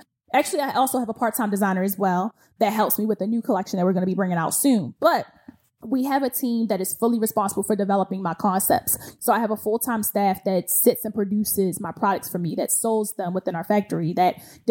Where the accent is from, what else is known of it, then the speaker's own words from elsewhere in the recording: Baltimore, Maryland, United States; I'm from Baltimore, as a lot of you guys know.